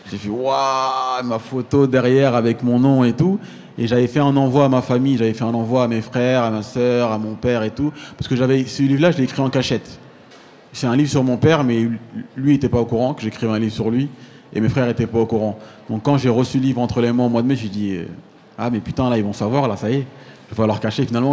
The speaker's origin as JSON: {"language": "French", "town": "Aulnay-sous-Bois", "region": "Île-de-France", "country": "France", "tie": "born or raised there", "said": "Nous, on est nés en France, et on se demande même pas comment nos parents ils sont arrivés ici. Moi, j'ai grandi à Aulnay-sous-Bois"}